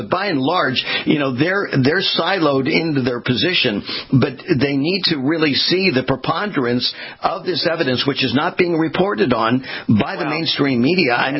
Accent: California, United States; I mean, I was born and raised in California.

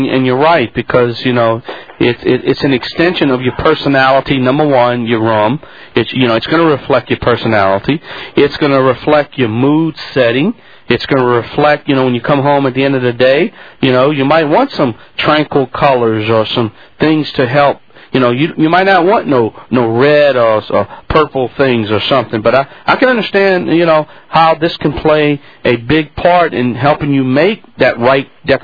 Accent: Louisiana, United States; As you know, I'm from Louisiana.

